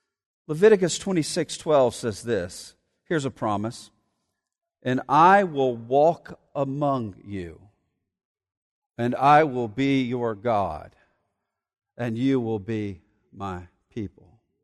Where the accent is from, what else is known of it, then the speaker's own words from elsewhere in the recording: Montgomery, Alabama, United States; from Montgomery, Alabama? Yeah. You went to Lee High School? Yeah.